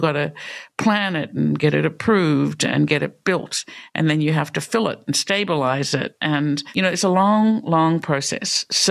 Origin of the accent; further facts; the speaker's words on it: Australia; moved away as an adult; now in Pittsburgh, United States; you might have noticed I don't have a Pittsburgh accent, right? So I grew up in Australia and came to the United States to do a master's in New York and unexpectedly ended up in Pittsburgh